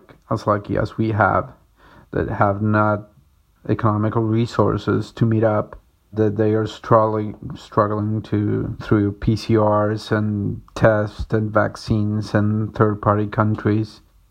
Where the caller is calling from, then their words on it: Córdoba, Argentina; English is a second language; I'm calling from Cordoba in Argentina.